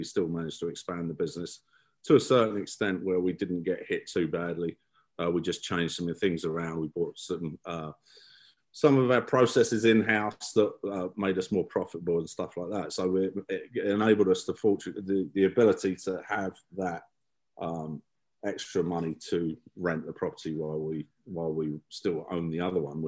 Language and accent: English; England, United Kingdom; moved away; I'm from England originally. We moved here in 1999